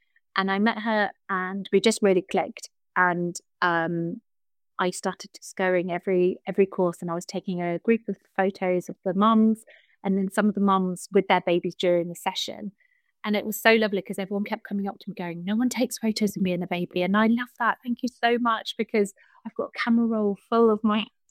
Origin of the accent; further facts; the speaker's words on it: Harpenden, East of England, United Kingdom; So I'm born and bred in Harpenden and I actually did a stint overseas